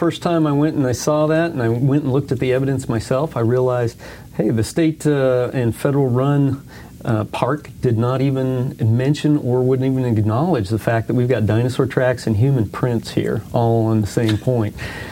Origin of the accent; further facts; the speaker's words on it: Denver, Colorado, United States; I grew up in Denver, Colorado, and Denver, they have, it's just a dinosaur mecca.